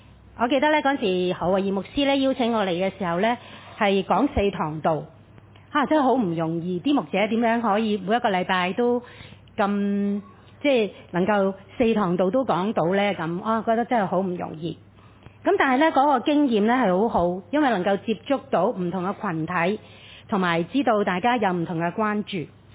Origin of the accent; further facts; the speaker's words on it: Macau; 因為我由澳門嚟嘅咁。